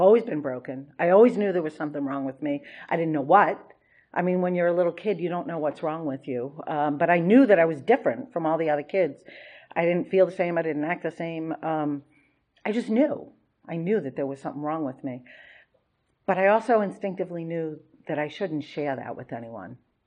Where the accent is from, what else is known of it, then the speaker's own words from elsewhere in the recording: Massachusetts, United States; now in Maryland, United States; If you haven't noticed, I'm really not from Maryland. Yeah, it's kind of a speech impediment. You're born with it, you're stuck with it. I grew up in a suburb of Boston.